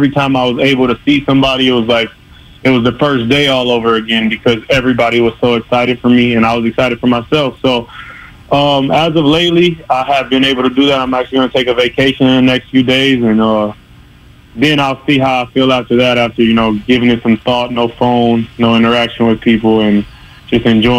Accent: Oakland, California, United States; I mean, I'm a Warriors fan, man. I'm from Oakland.

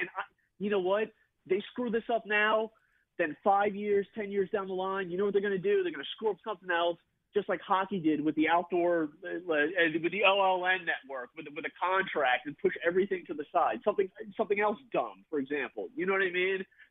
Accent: New Jersey, United States; you know, 37, I grew up in South Jersey, I've had season tickets for 20 years

